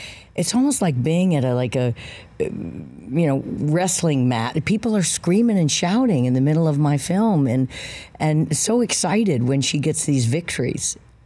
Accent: New Orleans, Louisiana, United States; I'm born and raised in New Orleans. My whole family lives there.

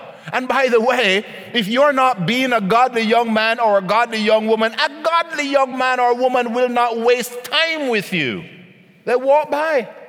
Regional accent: Jamaica; Just my nature as a Jamaican.

